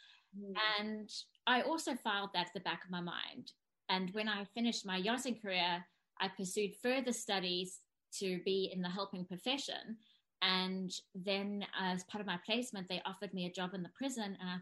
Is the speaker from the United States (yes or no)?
no; South Africa; because I'm South African